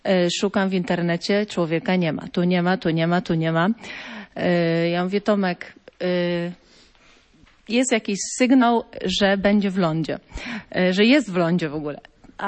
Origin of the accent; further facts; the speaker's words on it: Kalisz, Greater Poland Voivodeship, Poland; My jesteśmy z Kalisza